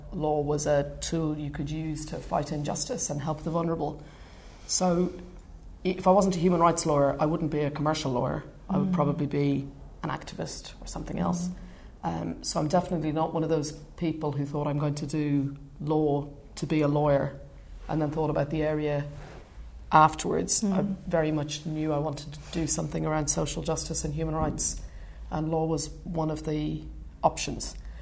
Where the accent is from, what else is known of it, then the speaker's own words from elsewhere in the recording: Dublin, Leinster, Ireland; anyone who knew me growing up in Dublin is probably not particularly surprised that I've gone into something which involves arguing for a living